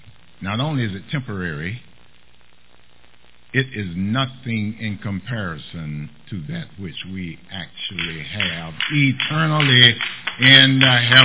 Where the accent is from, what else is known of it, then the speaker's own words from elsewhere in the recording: the South, United States; I'm from the South. I guess you can tell. Amen. I know I look like from the North, but I'm from the South.